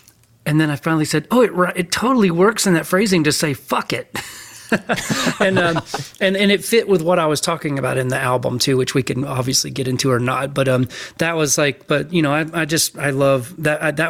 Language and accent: English; the South, United States; I grew up in the South. I grew up in this.